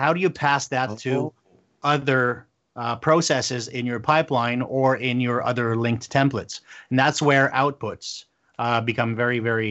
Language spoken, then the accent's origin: English; Canada; I am a Canadian